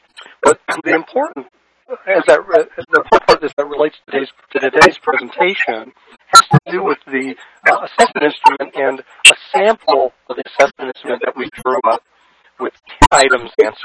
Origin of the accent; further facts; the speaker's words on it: St. Louis, Missouri, United States; I'm actually from St. Louis.